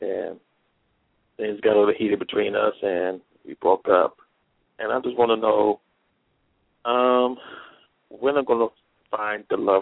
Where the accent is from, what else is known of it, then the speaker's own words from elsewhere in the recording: West Virginia, United States; now in Georgia, United States; Currently, I'm in Georgia right now, but I'm from West Virginia.